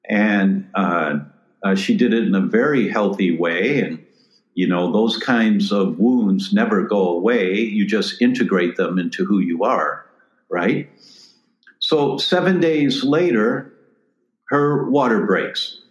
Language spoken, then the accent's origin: English; Detroit, Michigan, United States; I'm driving, and I'm originally from Detroit.